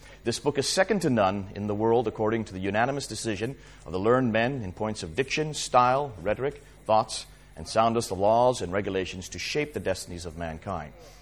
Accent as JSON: {"language": "English", "region": "London", "country": "United Kingdom", "said": "The two of us will be doing the session today. We're both from London."}